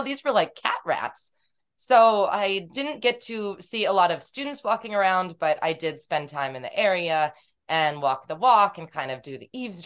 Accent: Massachusetts, United States; But I grew up in the Cape, so I spent a lot of time in Boston and, you know, around there

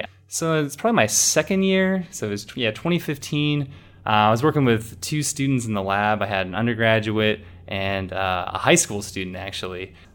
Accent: Houston, Texas, United States; also born or lived in San Antonio; So I grew up, actually was born in San Antonio, Texas. I got a lot of family there. Grew up in Houston, Texas, and did my undergraduate degree in San Antonio. So I got strong roots back in Texas.

